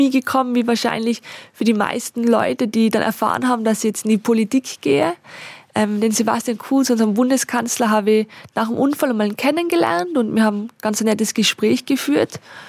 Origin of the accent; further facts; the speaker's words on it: Austria; Bei uns in Österreich gibt es die persönliche Assistenz